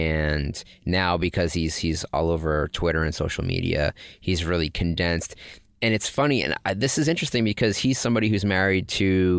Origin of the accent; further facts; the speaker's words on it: Massachusetts, United States; I don't know if it's because I came from the Northeast.